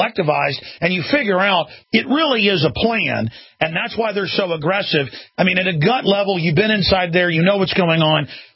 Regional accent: Dallas, Texas, United States; This has happened before. I grew up in Dallas.

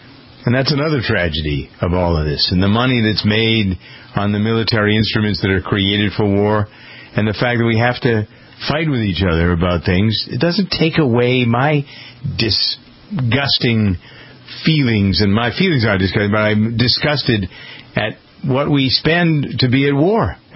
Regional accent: United States; And I'm probably most angry about Vietnam myself as an American.

